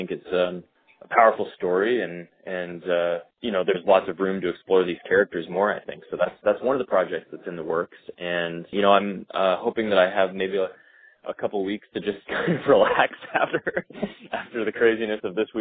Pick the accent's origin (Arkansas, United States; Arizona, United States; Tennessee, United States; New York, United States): Arkansas, United States; also born or lived in Canada; I was born in Canada and I grew up in Arkansas, which are polar opposites of each other, pretty much.